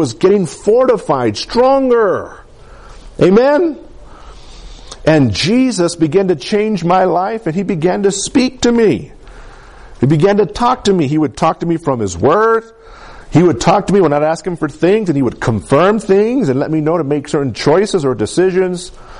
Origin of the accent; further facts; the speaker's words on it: Colorado, United States; I'd never left the valley. I was a Valleyonian, just like most of you. Born and raised in Capulene, Colorado.